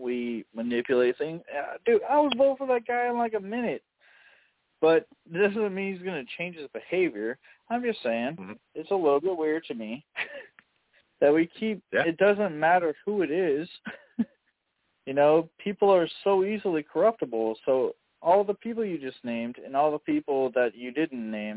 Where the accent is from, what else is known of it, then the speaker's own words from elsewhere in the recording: Illinois, United States; And I called his office in D.C., and I was like, I'm from Illinois.